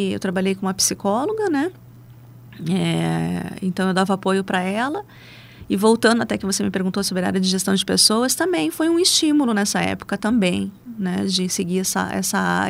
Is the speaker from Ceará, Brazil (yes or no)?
no; Curitiba, Paraná, Brazil; also born or lived in Marília; Não, eu nasci em Marília, interior de São Paulo. Minha terrinha do coração. Vim para Curitiba, tinha mais ou menos acho que uns 2 aninhos e pouco.